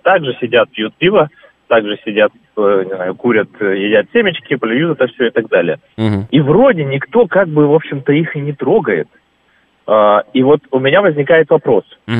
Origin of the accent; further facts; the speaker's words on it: Vladivostok, Primorsky Krai, Russia; Не знаю, вот я из Владивостока, там есть